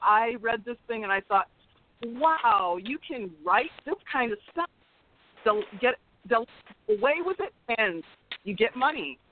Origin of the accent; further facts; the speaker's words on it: Kalamazoo, Michigan, United States; also born or lived in Ann Arbor; now in Seattle, United States; I'm an African-American woman. I live in Seattle, Washington. I'm from the Midwest, originally from Kalamazoo, Michigan. Then I lived for 25 years in Ann Arbor, Michigan